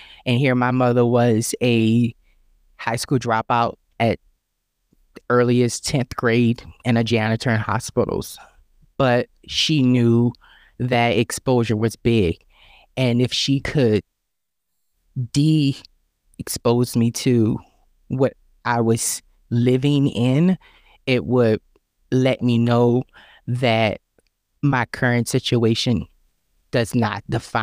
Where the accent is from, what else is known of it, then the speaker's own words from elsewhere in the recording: New Orleans, Louisiana, United States; So we were raised in the New Orleans housing development. It's called the B.W. Cooper or the Calio Project.